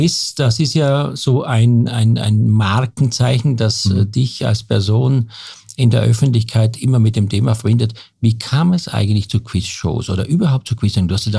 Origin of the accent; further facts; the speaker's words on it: Graz, Styria, Austria; in unserer oder in meiner Heimat Steiermark in Graz.